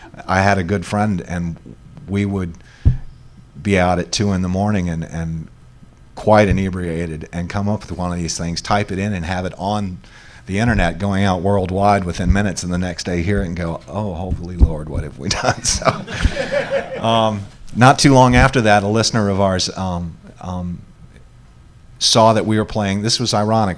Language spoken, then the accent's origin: English; Norfolk, Virginia, United States; I'm from Norfolk.